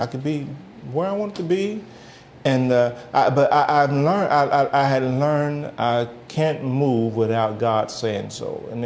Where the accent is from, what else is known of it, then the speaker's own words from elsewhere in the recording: Tennessee, United States; I'm from East Tennessee, by the way.